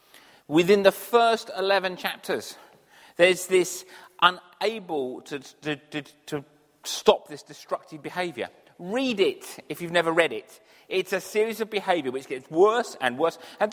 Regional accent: Crowborough, South East England, United Kingdom; Trouble is, when you say we're from Crowborough, it goes, where? And you say, south of Tunbridge Wells.

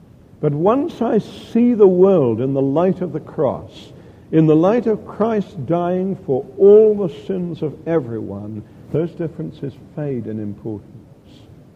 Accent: United Kingdom; It's not that I stopped being British or proud of Britain's achievements or wanting to see Britain prosper.

